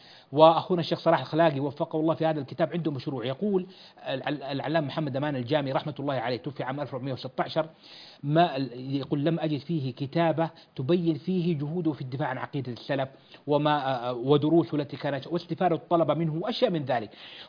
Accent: Kuwait; وأكثر ما هي موجودة اليوم عندنا في الكويت

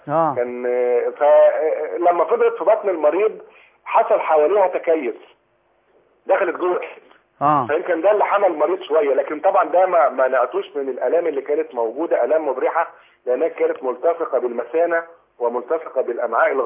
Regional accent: Manzala, Dakahlia, Egypt; من المنزله.

